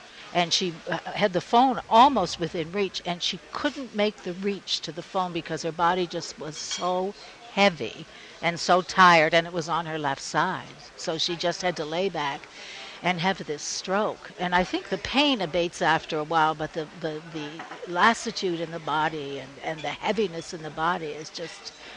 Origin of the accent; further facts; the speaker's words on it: Canada; Well, I'm Canadian. Well, I'm Canadian-American, actually. I'm a dual citizen. And most my career has been in Canada.